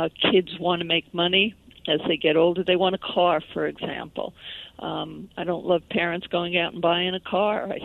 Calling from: Ohio, United States; I'm calling you from Ohio

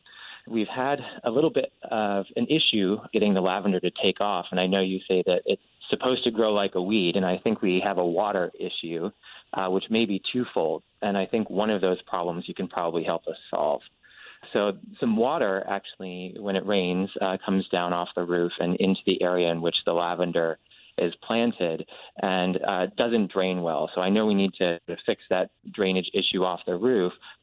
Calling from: Philadelphia, Pennsylvania, United States; I'm calling from the Mount Airy neighborhood of Philadelphia.

